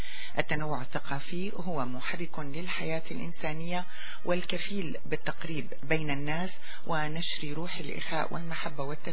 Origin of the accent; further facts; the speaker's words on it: Syria; ما نحتاجه اليوم كسوريين هو إعادة تأهيل الإنسان السوري